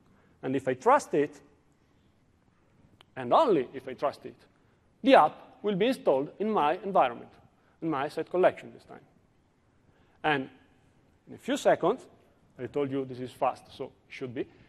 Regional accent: Italy; accent: Italian; English is a second language; I'm from Italy, as you can understand from my accent.

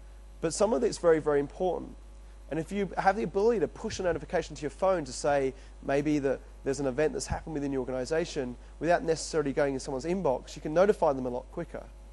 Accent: London, United Kingdom; also born or lived in Australia; now in United States; I'm originally from London. I lived in Australia for 8 years, and now I'm in New York, New Jersey.

